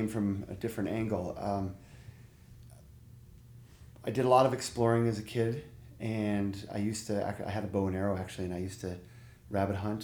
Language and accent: English; Minneapolis, Minnesota, United States; And I grew up in the Minneapolis area, and I was enthralled by snowmobiles as a child.